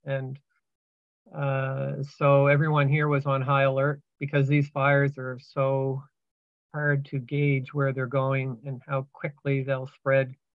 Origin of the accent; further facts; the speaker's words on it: Halifax, Nova Scotia, Canada; from Halifax, Nova Scotia, on the lands of the Mi'kmaq people.